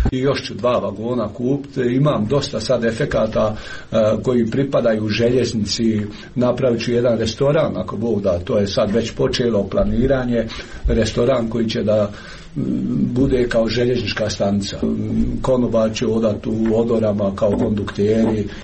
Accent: Croatia; Slušajte, ja sam Hrvat.

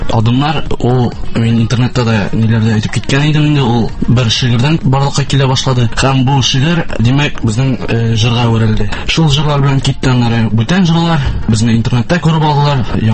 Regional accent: Baltasi, Tatarstan, Russia; Балташтан, Сельхоз академиясында укыйм.

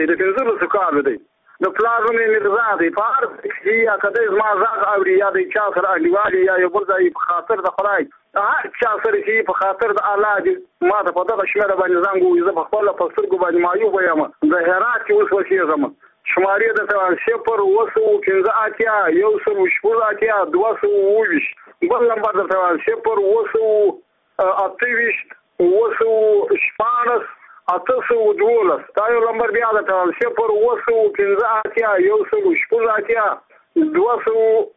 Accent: Badghis, Afghanistan; زه خپل د بادغیس ولایت یم د مخور د ولسوالۍ یم دغه د کلی یم

